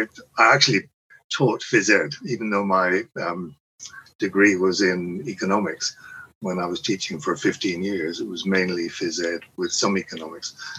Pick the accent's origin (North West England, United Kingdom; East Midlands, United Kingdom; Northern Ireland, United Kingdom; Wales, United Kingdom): Northern Ireland, United Kingdom; Previous to that, I grew up mainly in Northern Ireland, and I took a summer as a schoolboy picking strawberries in East Anglia here in England.